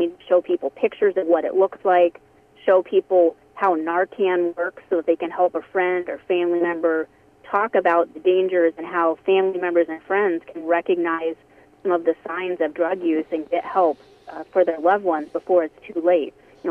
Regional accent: Dexter, Iowa, United States; I'm from Dexter, so I'm from West Central Iowa

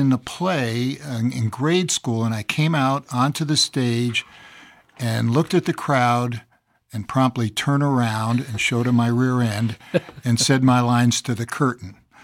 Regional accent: West Hartford, Connecticut, United States; also born or lived in upstate New York; I grew up, I was born in upstate New York. My mom was from Brooklyn, but we wound up in upstate New York, and then my formative years were in West Hartford, Connecticut.

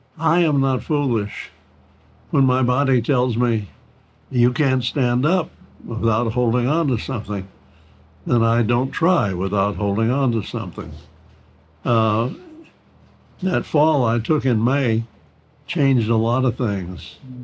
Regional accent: the South, United States; I grew up as a Southerner. I understand racism. It's deep in me

